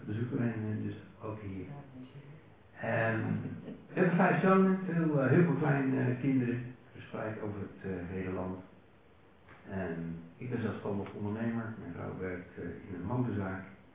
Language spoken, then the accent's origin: Dutch; Elst, Utrecht, Netherlands; Wij komen uit Elst in het midden van het land, in de buurt van Veenendaal, Driebergen, Doorn, ik weet die ook misschien wel. … we hebben vijf zonen